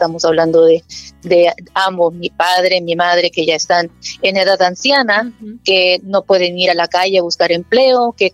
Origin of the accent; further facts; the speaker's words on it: El Salvador; moved away as an adult; now in United States; yo salí de El Salvador a la mitad de los años 20, tenía como 25, 26 años, tengo 46 en este momento.